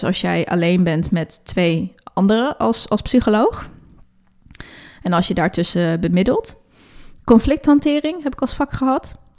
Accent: Hamburg, Germany; also born or lived in Middelburg; now in Groningen, Netherlands; Ik ben geboren in Middelburg, dus helemaal aan de andere kant van Nederland. Maar daar heb ik ook al heel erg lang niet meer gewoond. Want ik ben op mijn 9e naar Hamburg verhuisd in Duitsland

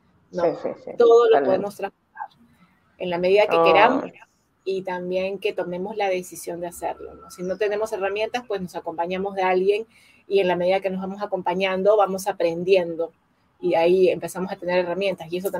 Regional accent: Peru; No, China, soy peruana, ¿no?

